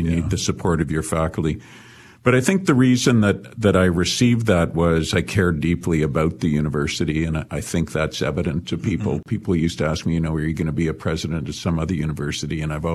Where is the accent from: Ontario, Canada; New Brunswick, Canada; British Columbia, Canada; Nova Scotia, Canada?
Ontario, Canada; Toronto; also born or lived in Ottawa; It has been 40 years. I've been here longer than, of course, I've been anywhere else. Yeah, I was born in Ottawa, raised in Ottawa and Toronto.